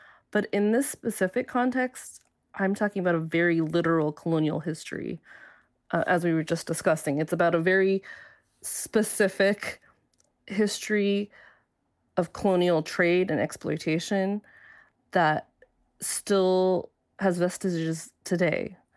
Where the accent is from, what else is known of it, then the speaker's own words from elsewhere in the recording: United States; for me, even though I'm Chinese American and my family's, you know, many generations ago are from tea growing areas of China